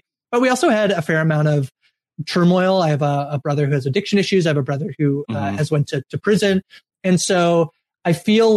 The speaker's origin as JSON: {"language": "English", "town": "Woodville", "region": "Ontario", "country": "Canada", "tie": "born or raised there", "said": "I grew up about 2 hours, so it was an hour and a half north of Toronto in a place called the city of Kawartha Lakes, specifically in a village called Woodville, which is very, very tiny."}